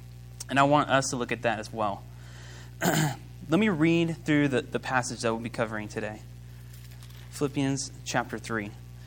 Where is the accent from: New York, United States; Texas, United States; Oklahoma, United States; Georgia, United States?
Oklahoma, United States; me and my wife, we're from Oklahoma. That's where we grew up. That's not where I was born, but that's where she was born.